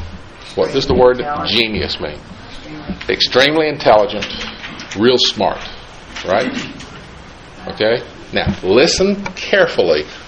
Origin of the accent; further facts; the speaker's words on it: the South, United States; accent: southern; I've still got my southern accent. I'll have it till I.